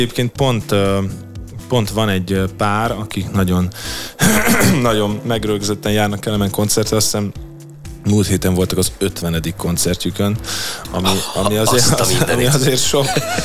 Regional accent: Budapest, Hungary; budapesti zenekarként maga a helyszín, tehát hogy a város is nagyon fontos, tehát nagyon szeretünk a szülővárosunkban játszani.

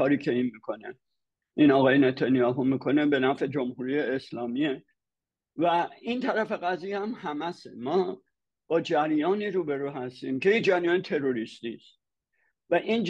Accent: Iran; من به عنوان یک ایرانی این مسئله رو مورد تجزیه تحلیل قرار میدم

